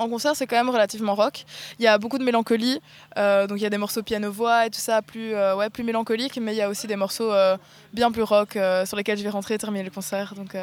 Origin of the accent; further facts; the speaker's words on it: Belgium; je viens de Belgique, j'ai 21 ans